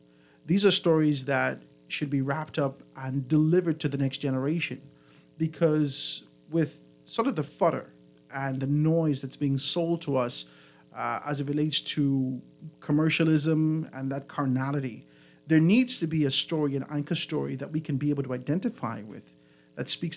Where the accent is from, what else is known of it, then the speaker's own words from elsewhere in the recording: Grand Bahama, Bahamas; for me specifically, I'm not from Nassau. I'm from Grand Bahama.